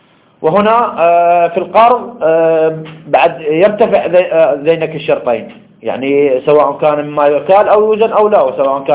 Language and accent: Arabic; Iraq